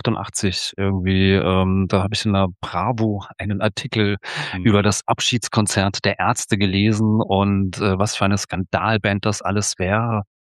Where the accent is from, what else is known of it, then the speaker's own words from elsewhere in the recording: Hesse, Germany; ich komme ja eigentlich aus dem Dorf, ja, aus dem Rheingau, das ist so eine kleine dörfliche Weinbaugegend, so 20, 30 Kilometer vor Wiesbaden